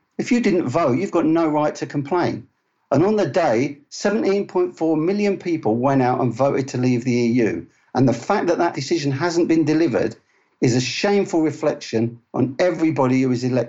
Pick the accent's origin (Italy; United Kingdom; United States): United Kingdom; I'm always optimistic because I'm British.